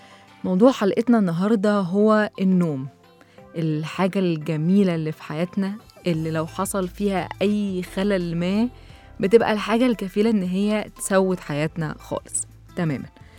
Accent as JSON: {"language": "Arabic", "country": "Egypt", "said": "الدواء ده للأسف مبهد الناس كتير ومنتشر جدا عندنا في مصر"}